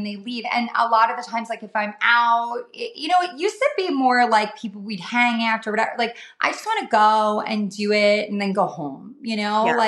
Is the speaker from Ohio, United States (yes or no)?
no; New York, United States; Like I'm from New York too. Like I hate to like be like that, but it is true. It's a mentality.